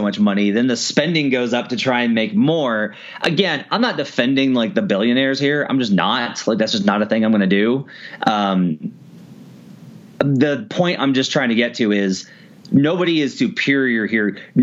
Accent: Los Angeles, California, United States; We have a cheat code because we're from Los Angeles and Los Angeles is awesome.

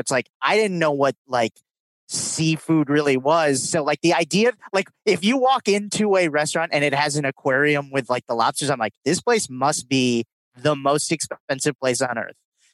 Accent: Minnesota, United States; I grew up in Minnesota.

